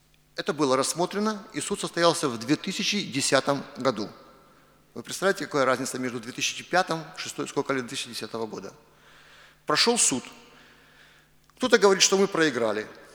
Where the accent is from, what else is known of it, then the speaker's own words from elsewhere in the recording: Dzhankoi, Crimea, Ukraine; born there; Я родился в Украине, в Крыму, в городе Джанкой. Я украинец.